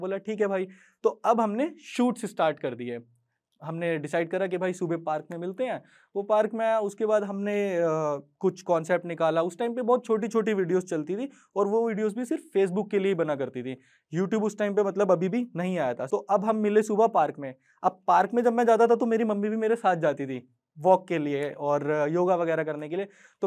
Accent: Delhi, India; और मैं दिल्ली में ही पला बड़ा हूं

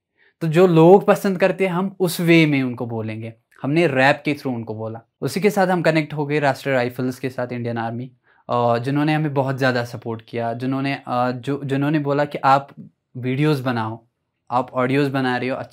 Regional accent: Jammu and Kashmir, India; because हम south Kashmir से belong करते थे, गाँव का कोई लड़का मिलता था गाली दे के जाता था

